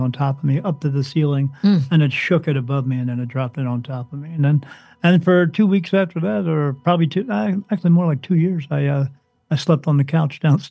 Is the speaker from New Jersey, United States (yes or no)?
yes; New Jersey, United States; we lived in a town in New Jersey. I'm from New Jersey. That's where I learned to drive too, so don't drive near me.